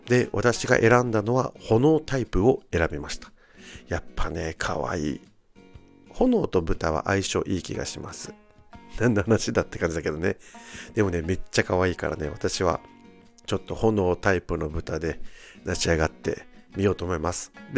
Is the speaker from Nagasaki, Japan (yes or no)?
no; Okinawa, Japan; born there; now in Tokyo, Japan; この番組は沖縄生まれ東京在住40歳のおじさん芸が、